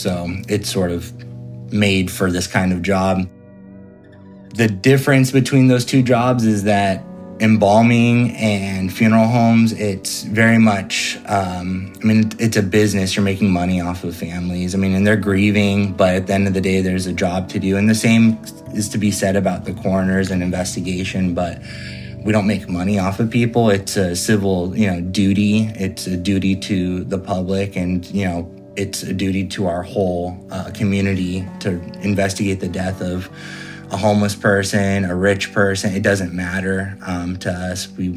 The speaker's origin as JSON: {"language": "English", "town": "Fresno", "region": "California", "country": "United States", "said": "I'm from Fresno, California."}